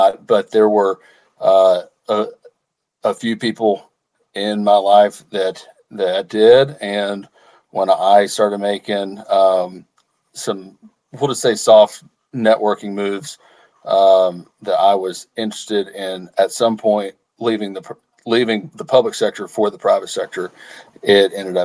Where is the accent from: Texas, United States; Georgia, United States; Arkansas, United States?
Arkansas, United States; Then I moved away from my hometown in Arkansas for about 15 years.